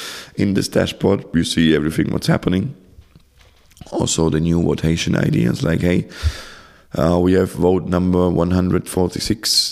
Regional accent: Germany; We're from Germany. We're happy that we don't have a lot of rules there now.

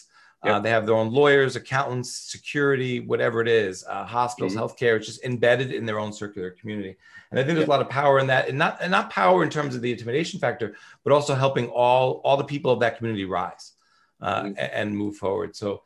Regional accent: New York, United States; growing up in New York, you saw a lot of circular economies

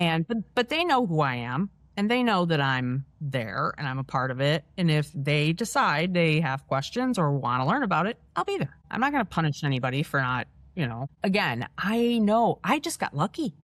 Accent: Detroit, Michigan, United States; I come from Metro Detroit, you know, we came from a hardworking blue collar area where you don't talk about investing or anything.

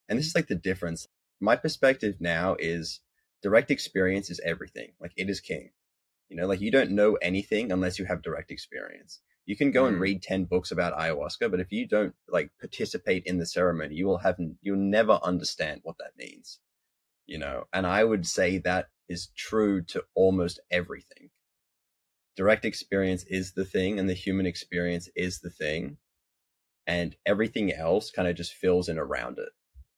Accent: Sydney, New South Wales, Australia; So, like, you know, I grew up in Sydney and middle class family.

